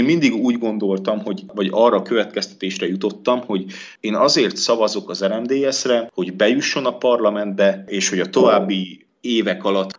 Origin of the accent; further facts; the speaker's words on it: Transylvania, Romania; én erdélyi vagyok, és akkor én románozhatom az erdélyi magyarokat, meg saját magamat is